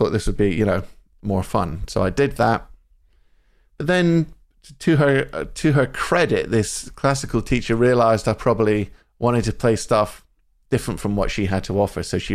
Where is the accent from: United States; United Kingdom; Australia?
United Kingdom; Scotland; I grew up in Scotland, central Scotland.